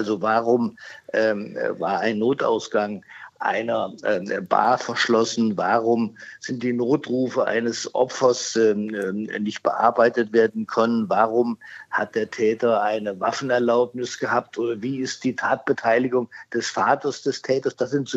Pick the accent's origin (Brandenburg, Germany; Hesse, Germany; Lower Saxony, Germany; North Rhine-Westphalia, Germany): Hesse, Germany; das sage ich auch als Abgeordneter, auch als Hesse.